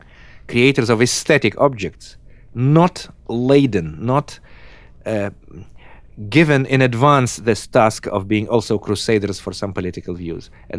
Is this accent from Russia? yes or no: yes; Russia; English is a second language; I'm Russian here, and on the other hand, I'm American there